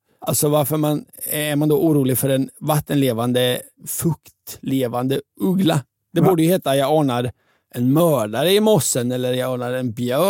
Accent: Linköping, Östergötland, Sweden; Jag har hört det flera gånger under min uppväxt i Linköping.

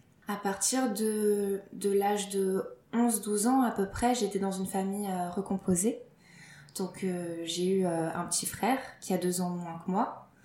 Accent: Lille, Hauts-de-France, France; born there; je suis française, je suis née à Lille.

